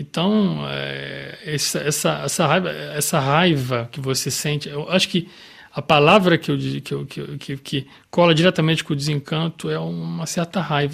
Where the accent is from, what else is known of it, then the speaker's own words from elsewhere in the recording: Rio de Janeiro, Brazil; born there; dentro do bairro onde eu nasci, que se chama Encantado, que tem, sempre teve um nome um pouco misterioso, mesmo para quem é do Rio de Janeiro e tudo